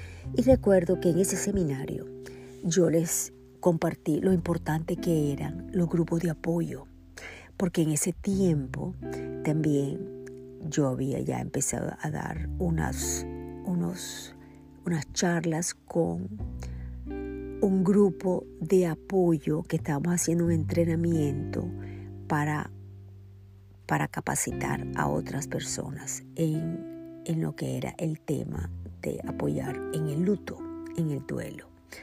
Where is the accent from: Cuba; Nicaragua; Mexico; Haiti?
Nicaragua; sabrás de que soy nicaragüense, te habrás dado cuenta en otras oportunidades que me has escuchado, que he mencionado que soy de Nicaragua